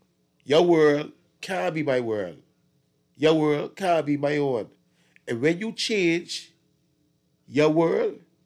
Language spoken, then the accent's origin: English; Bahamas; excuse me, I'm from the Bahamas.